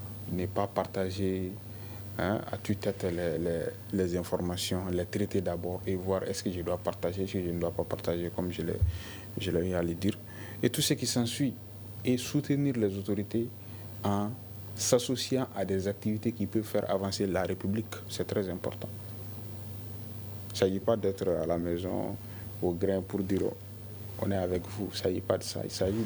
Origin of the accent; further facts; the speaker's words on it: Mali; Nous sommes tous des Maliens, nous sommes tous des jeunes